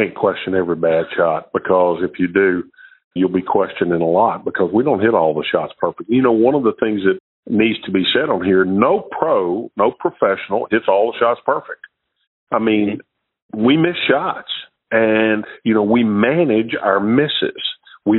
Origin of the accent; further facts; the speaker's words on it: Shreveport, Louisiana, United States; He was from Zimbabwe, and I was from Shreveport, Louisiana.